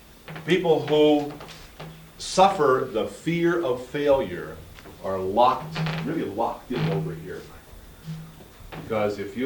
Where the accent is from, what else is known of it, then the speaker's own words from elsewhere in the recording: Pittsburgh, Pennsylvania, United States; I grew up in Pittsburgh with the Pittsburgh Pirates, and my hero was Ralph Kiner.